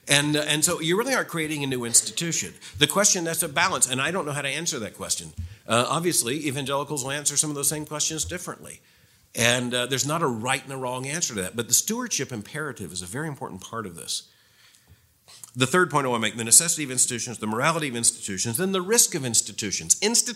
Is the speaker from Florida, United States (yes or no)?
yes; Florida, United States; I grew up in Florida, so the history's shorter. You know, about 60 years before I was born, which is pretty old for Florida.